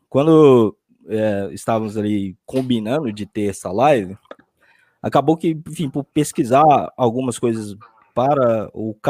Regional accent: Belo Horizonte, Minas Gerais, Brazil; Nós somos de Belo Horizonte, então, né?

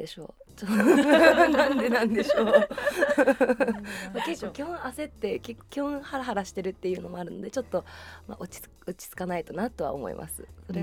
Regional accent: Australia; オーストラリア育ちだから、そういうところに出ちゃうみたいな

